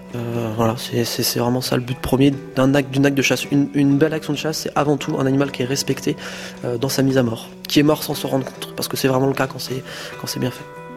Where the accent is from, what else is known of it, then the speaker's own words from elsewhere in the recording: Nantes, Pays de la Loire, France; born there; j'ai 21 ans, je suis chasseur. Je suis né à Nantes, j'habite actuellement dans la banlieue nantaise, juste à côté du lac de Grandlieu, le plus grand lac de plaine de France.